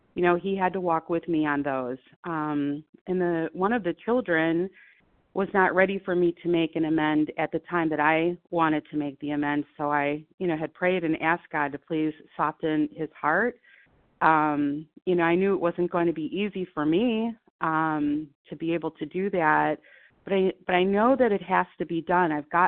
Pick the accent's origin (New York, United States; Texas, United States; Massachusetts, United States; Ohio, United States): Ohio, United States; from Ohio.